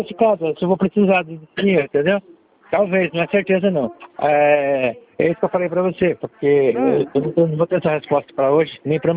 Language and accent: Portuguese; Paraná, Brazil; Do Paraná